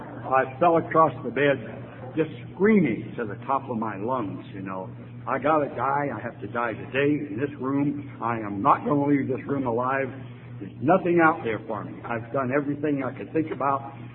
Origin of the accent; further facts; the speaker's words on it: San Francisco, California, United States; So I said, I'm from San Francisco. Put me through to San Francisco.